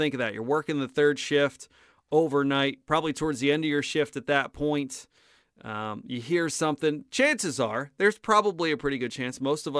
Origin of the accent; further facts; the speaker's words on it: New Jersey, United States; I was a little guy growing up in Jersey